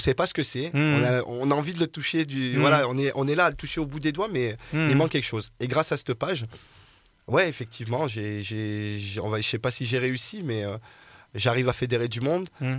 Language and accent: French; Grenoble, Auvergne-Rhône-Alpes, France; On est grenoblois, on est fiers d'être grenoblois et on aime tous Grenoble.